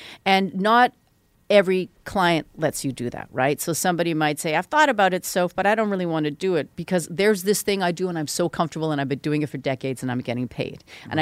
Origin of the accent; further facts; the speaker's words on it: Vancouver, British Columbia, Canada; born there; if you're asking where I was born in Vancouver. My parents are Korean.